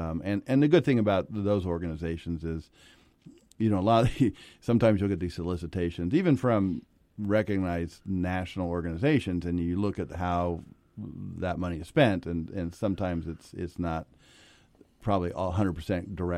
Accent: California, United States; I spent many a night growing up in Southern Humboldt in the dark.

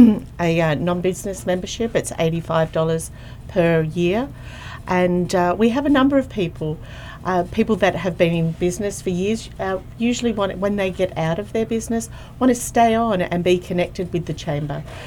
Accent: Australia; moved away; And when I moved here 12 years ago from Australia, I saw some of these concerns

